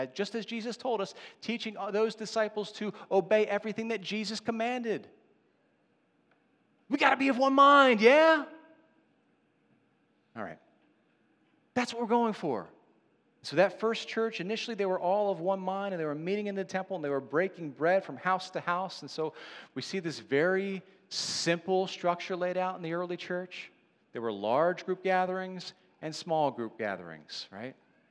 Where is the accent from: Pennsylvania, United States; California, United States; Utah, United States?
Pennsylvania, United States; I'm from Delco, so it was a little bit weird for me. Anyway, I just moved there.